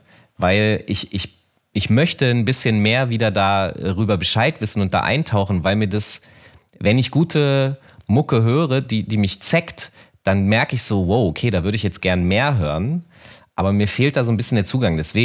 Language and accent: German; Hanover, Lower Saxony, Germany; in meiner Heimatstadt Hannover